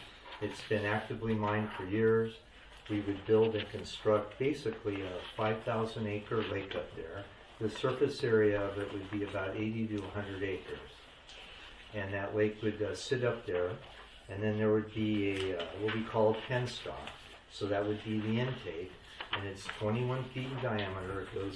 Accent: San Diego, California, United States; I'm from San Diego with Control Technology.

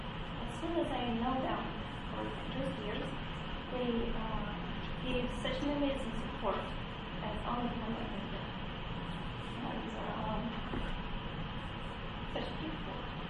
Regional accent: Ukraine; English is a second language; moved away as an adult; now in United States; I came from Ukraine this February.

